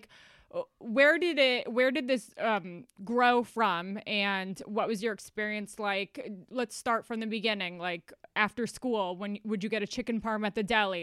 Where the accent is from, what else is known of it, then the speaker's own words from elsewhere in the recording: Irvington, New York, United States; we grew up together in Westchester, in Irvington.